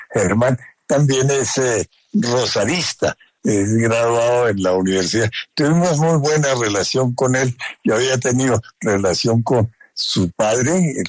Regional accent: Colombia; Yo, como colombiano, deseo que vuelva a la política

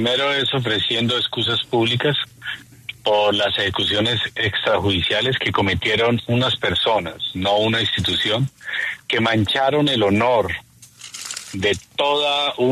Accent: Colombia; Aquí somos colombianos

